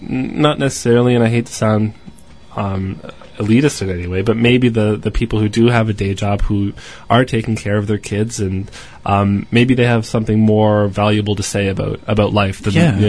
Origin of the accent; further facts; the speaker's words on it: Brantford, Ontario, Canada; But she, you know, we're from small town Ontario. We're from Brantford. How's it going, Brantford?